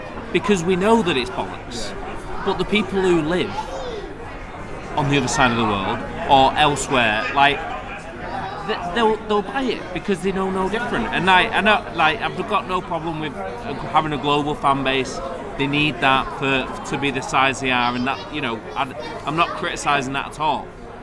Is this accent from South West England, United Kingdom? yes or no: no; Salford, North West England, United Kingdom; When that, obviously, I'm from Salford, you know. I'm from around the corner